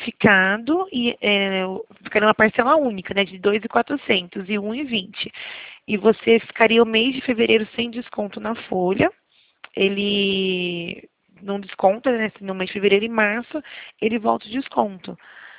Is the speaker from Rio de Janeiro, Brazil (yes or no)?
yes; São Gonçalo, Rio de Janeiro, Brazil; born there; A minha família também é do Rio de Janeiro, eu nasci no Rio, lá em São Gonçalo.